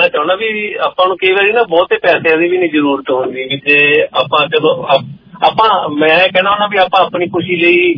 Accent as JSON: {"language": "Punjabi", "region": "Punjab", "country": "India", "tie": "born or raised there"}